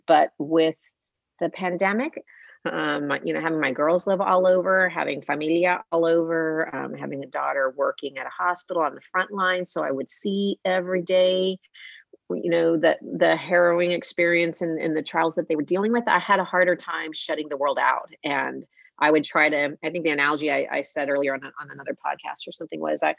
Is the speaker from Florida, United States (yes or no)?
yes; Key West, Florida, United States; I grew up in Key West, junior high and high school.